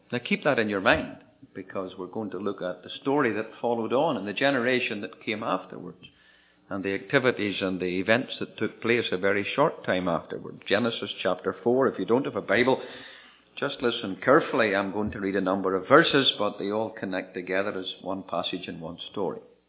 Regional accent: United Kingdom; moved away; back in the UK, my home country

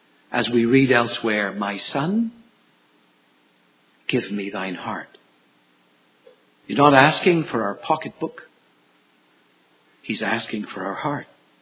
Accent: United Kingdom; now in Abbotsford, Canada; I remember when I first came from Britain, or we came first came from Britain, when we were at Abbotsford

